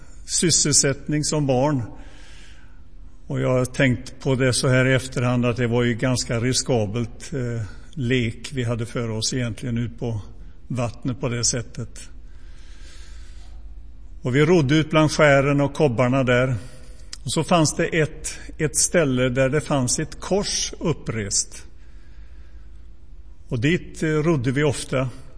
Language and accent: Swedish; Donsö, Västra Götaland County, Sweden; Som ni alla vet så växte jag upp på Donse. En ö i Göteborgs skärgård.